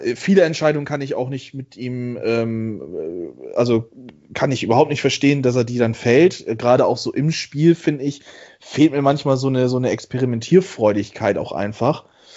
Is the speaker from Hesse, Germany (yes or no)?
no; Bremen, Germany